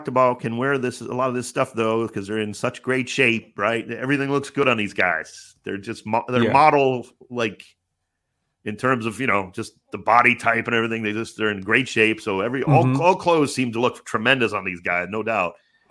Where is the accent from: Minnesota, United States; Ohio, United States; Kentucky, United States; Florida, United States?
Ohio, United States; I'm from Ohio. Trust me, this is a possible.